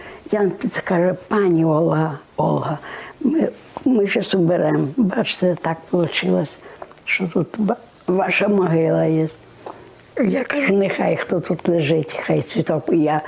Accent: Ukraine; Мы с Украины, ура!

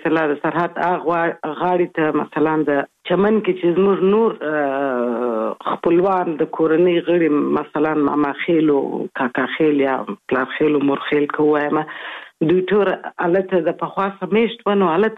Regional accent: Kabul, Afghanistan; also born or lived in Kandahar; اصلا خو زه زېږېدلې په کندهار کې یم، خو دغه دقیق مې دي نیم کال وم، څلور میاشتې وم، درې میاشتې وم کابل ته تللی وم، میشت شوی یو.

